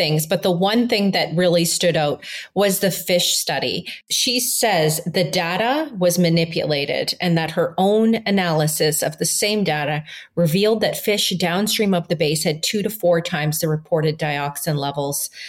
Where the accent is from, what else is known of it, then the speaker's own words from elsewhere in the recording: Canada; what, of course, interested me as a Canadian, as the Atlantic reporter.